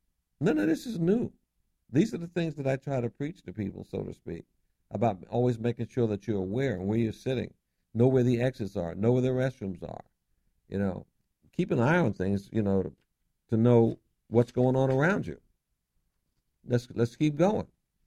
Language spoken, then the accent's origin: English; New York City, New York, United States; So I grew up in New York, especially in Bedford-Stuyvesant in Brooklyn, and we had a park right across the street.